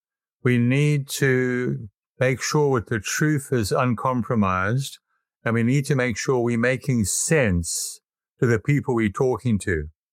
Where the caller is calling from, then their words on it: Raleigh, North Carolina, United States; I am calling in from Raleigh, North Carolina.